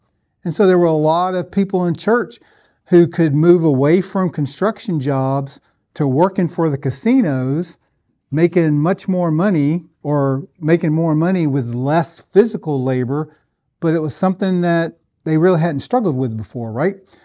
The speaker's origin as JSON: {"language": "English", "region": "Tennessee", "country": "United States", "tie": "born or raised there", "also_born_or_lived": "South Mississippi", "said": "So I always tell everybody, I grew up in West Tennessee in the church, but I matured in a missionary type, mission field type church in South Mississippi"}